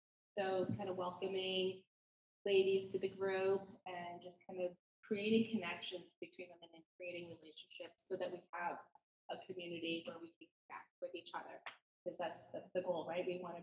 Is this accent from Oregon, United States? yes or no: yes; Oregon, United States; I'm from Oregon.